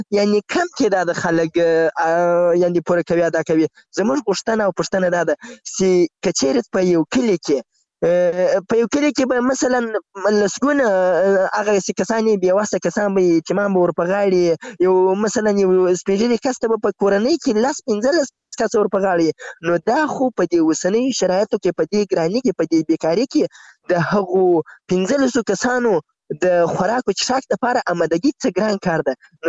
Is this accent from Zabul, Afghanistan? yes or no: yes; Zabul, Afghanistan; now in Ghazni, Afghanistan; زه له زابل نه راغلی یم دلته غزنی کې په یو کار مصروف یم